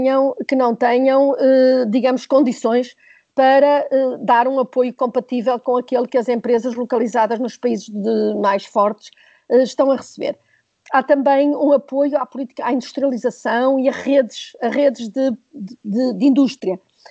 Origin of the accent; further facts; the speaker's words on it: Portugal; e estou a falar enquanto portuguesa